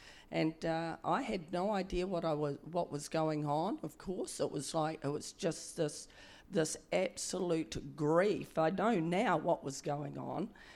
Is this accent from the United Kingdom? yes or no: no; Te Aroha, Waikato, New Zealand; And I never forget when I was in Te Araha, and it was my hometown, and I went to church, and it was a Baptist church